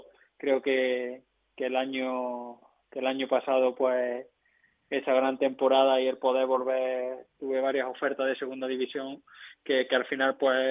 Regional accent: Pedrera, Andalusia, Spain; Yo, de Pedrera, acá en mi pueblo, los de Pedrera, como nos dicen todos los de fuera

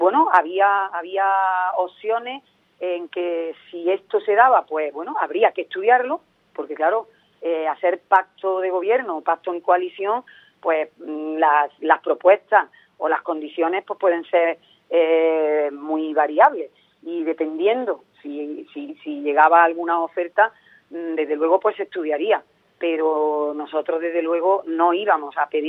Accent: Archidona, Andalusia, Spain; mi pueblo, el pueblo de Archidona, pues me ha colocado desde el primer día

